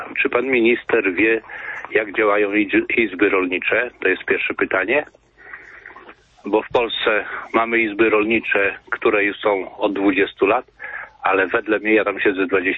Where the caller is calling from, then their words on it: Lublin Voivodeship, Poland; Ja z Lubelskiego dzwonię.